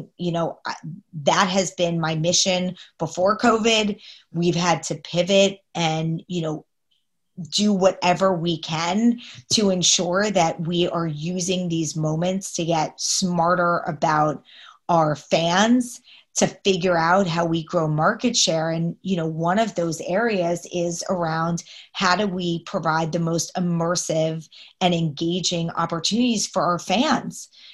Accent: New Jersey, United States; going back to my horse racing roots, you know, growing up around Monmouth Park, knowing how progressive New Jersey was

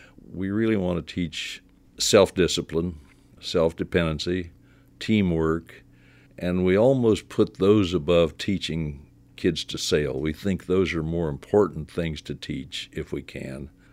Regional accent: Indiana, United States; Well, I reflect back, I guess, on growing up in Indiana, where we were 50 miles from water deep enough to get your knees wet.

